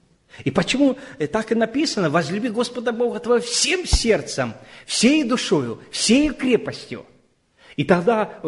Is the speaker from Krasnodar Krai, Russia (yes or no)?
no; Yessentuki, Stavropol Krai, Russia; now in Yekaterinburg, Russia; сам я родился в Ессентуках, и там родина моя, и дедушка там, и церковь 100 лет нашей церкви, уже 110 лет. И это уже потом я поехал миссионером на Урал, в Екатеринбург, и вот уже 15 лет там.